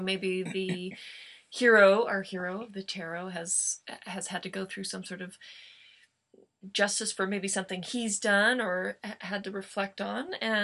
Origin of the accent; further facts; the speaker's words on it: Joshua Tree, California, United States; And I've just gotten back from Joshua Tree, my hometown, for a festival.